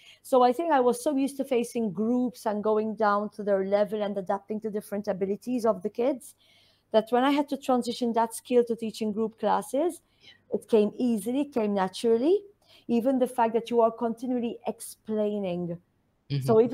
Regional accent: Malta; moved away as an adult; now in Dubai, United Arab Emirates; So I'm originally from Malta. Malta's my hometown. I moved to Dubai around 6 years ago, which was November 2017.

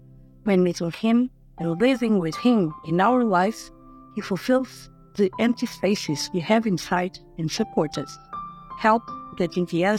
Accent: Lisbon, Portugal; from Lisbon, Portugal.

